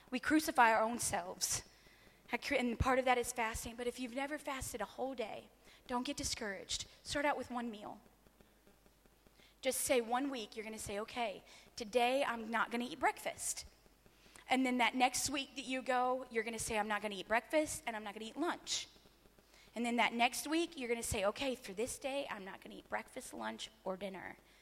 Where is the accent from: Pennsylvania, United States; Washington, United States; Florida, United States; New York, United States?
Florida, United States; I'm from Florida in the United States.